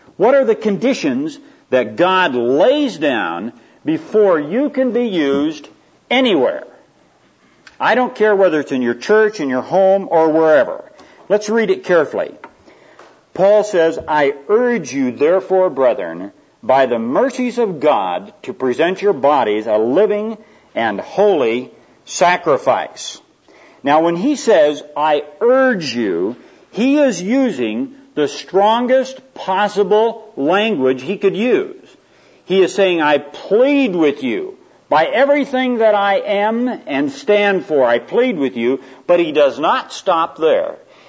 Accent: Spokane, Washington, United States; That's the local asylum outside my hometown of Spokane, Washington.

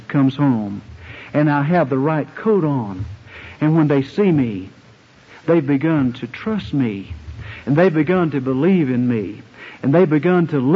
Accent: Ovett, Mississippi, United States; I grew up in Ovette, Mississippi. Really, I grew up out from Ovette, Mississippi, near a giant oak tree. In fact, it is about 15 miles from Ovette, Mississippi, where I grew up.

